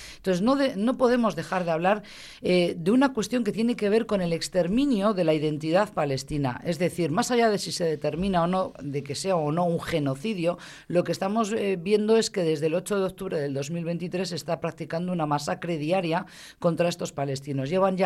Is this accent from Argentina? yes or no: no; Arrasate, Basque Country, Spain; also born or lived in Vitoria-Gasteiz / Montevideo; yo soy de Arrasate, nací en Gasteiz, como mucha gente de Arrasate, pero bueno, hace poquito que he regresado a Euskadi, prácticamente 2 años. Estaba residiendo en Montevideo, en la capital de Uruguay